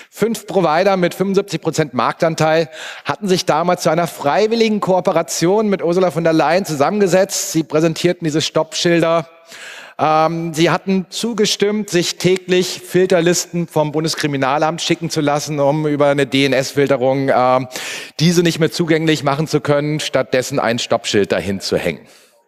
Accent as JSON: {"language": "German", "country": "Germany", "said": "wir sind Deutsche, wir kennen das."}